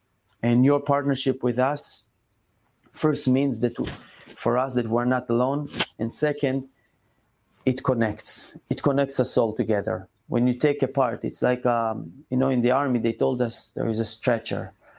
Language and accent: English; Gush Katif, Gaza Strip, Palestine; When I grew up in Gush Katif, any time that there was a terrorist attack, I had a small backyard